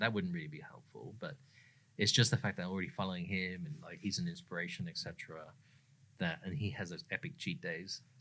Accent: England, United Kingdom; I'm from England originally.

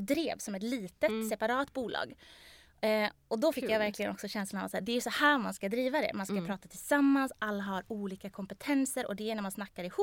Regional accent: Värmland, Sweden; now in Stockholm, Sweden; Jag är född och uppvuxen i Värmland. Ur skogen snackar vi.

